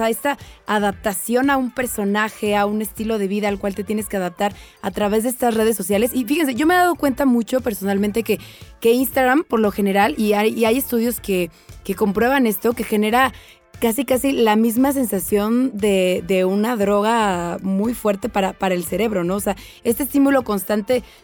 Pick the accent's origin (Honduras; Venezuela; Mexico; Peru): Mexico; como empresario mexicano